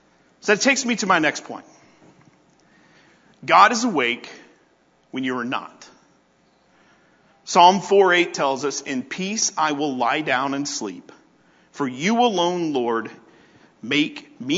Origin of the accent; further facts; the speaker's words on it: Birmingham, Alabama, United States; Where I grew up outside of Birmingham was the same way. I was zoned for a school.